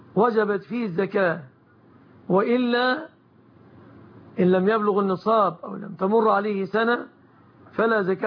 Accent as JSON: {"language": "Arabic", "country": "Egypt", "said": "عن بلادنا مصر."}